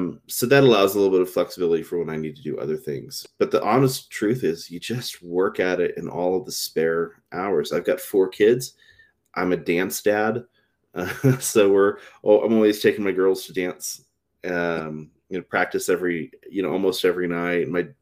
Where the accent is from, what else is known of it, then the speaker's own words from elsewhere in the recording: Texas, United States; I grew up in Texas, and I've never really had a chance to perform with my band there.